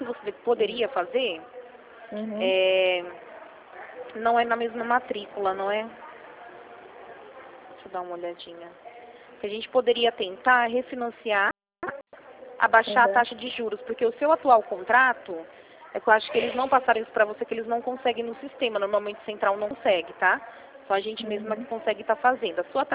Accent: Rio Claro, São Paulo, Brazil; como eu sou de Rio Claro também

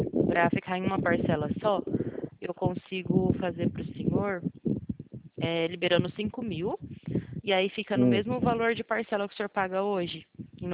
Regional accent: Presidente Prudente, São Paulo, Brazil; eu sou de Presidente Prudente, São Paulo.

